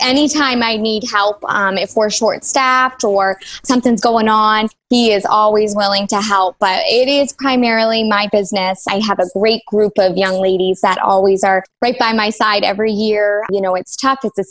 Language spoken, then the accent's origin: English; Durham, New Hampshire, United States; also born or lived in Boston; now in Wells, United States; But I was born in Boston, but grew up in New Hampshire. So not too far away in Durham, about a half hour away where UNH is.